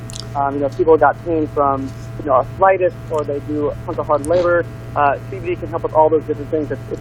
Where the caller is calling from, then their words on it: Portland, Oregon, United States; I'm actually calling from Portland, Oregon.